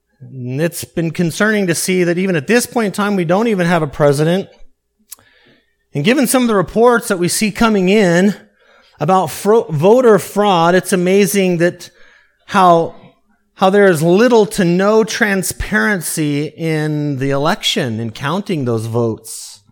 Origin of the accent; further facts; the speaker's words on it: Colorado, United States; In fact, I grew up in Colorado, and when they turned the state, I call it green, not blue, green, it's had a huge impact on the state and the people that live there.